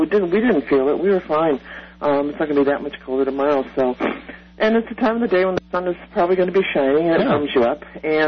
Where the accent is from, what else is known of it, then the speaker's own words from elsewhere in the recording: Detroit, Michigan, United States; born there; And I was born in Detroit, so I kind of know that.